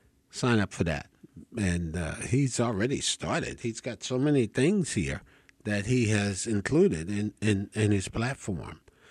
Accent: New Jersey, United States; now in Mobile, United States; I was born here in Mobile, but the state I grew up in is New Jersey.

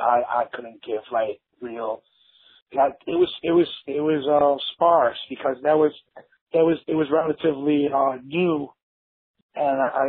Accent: New York, United States; I grew up in New York, man, like in the crack boom era.

